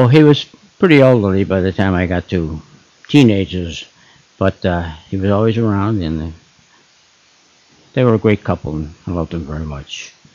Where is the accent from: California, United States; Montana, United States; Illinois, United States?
Illinois, United States; Chicago; I was born in Chicago, Illinois, December 27th, 1922, and lived all of my premarital life in Austin, the west side of Chicago